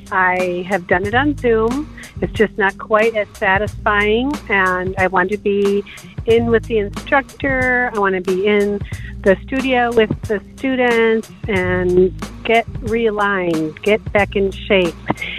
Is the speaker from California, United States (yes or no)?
yes; Rancho Palos Verdes, California, United States; Hey, it's … I'm from Rancho Palos Verdes.